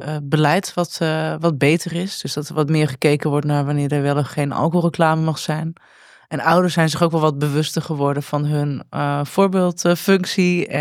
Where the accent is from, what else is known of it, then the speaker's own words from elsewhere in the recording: Overijssel, Netherlands; Ja, voor mij gold dat ik toen voor het eerst uit mocht gaan op mijn 14e. En ik kwam uit Twente.